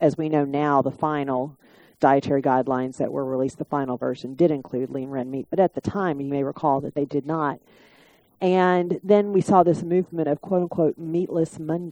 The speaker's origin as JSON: {"language": "English", "town": "Galveston", "region": "Texas", "country": "United States", "said": "I'm originally from Galveston, Texas. It's an island in the Gulf of Mexico, south of Houston."}